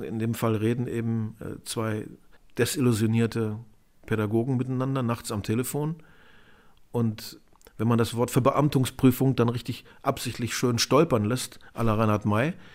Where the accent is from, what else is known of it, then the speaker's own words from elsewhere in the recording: Alte Picardie, Lower Saxony, Germany; als kleiner Junge in Alte Picardie, 3-4 Jahre alt